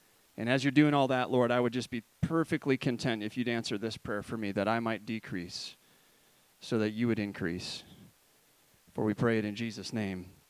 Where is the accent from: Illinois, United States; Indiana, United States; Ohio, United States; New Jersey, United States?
Illinois, United States; Rock Island; I grew up in Illinois, but I didn't grow up in the flat part of Illinois. I grew up in the Mississippi River Valley.